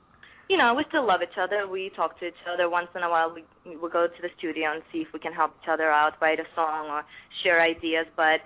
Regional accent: North Carolina, United States; also born or lived in Ukraine; now in New York, United States; I actually was born in Ukraine, and then my whole family moved to the States when I was a little girl. So I grew up in North Carolina and then eventually moved to New York

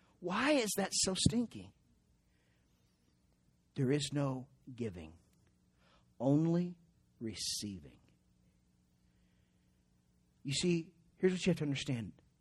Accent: Arkansas, United States; I always tell you how awesome Arkansas is. This is right in my hometown area.

